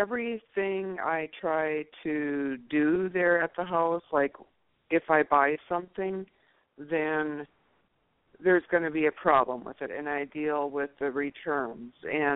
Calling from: North Dakota, United States; I'm calling from North Dakota.

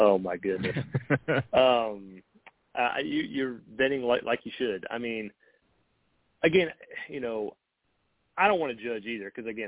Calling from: Murfreesboro, Tennessee, United States; from Murfreesboro, Tennessee again.

